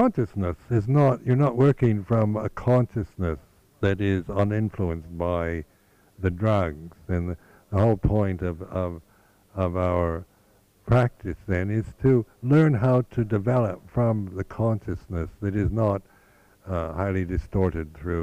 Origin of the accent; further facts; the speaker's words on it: United States; like I'm an American, so how Americans speak is quite different from the British.